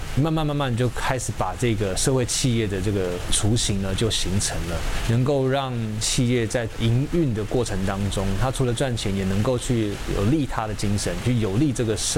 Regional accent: Sanxia, New Taipei, Taiwan; 三峡又是一个我从小出生长大的地方，回到三峡的时候，我才发现我对这个所谓的家乡，我的故乡非常的陌生。虽然我在这里住了十几年，从小到大

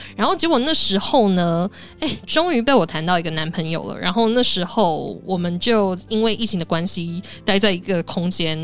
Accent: Taiwan; 我就是台湾人，然后这两个身份在小区就是非常特别的存在吧

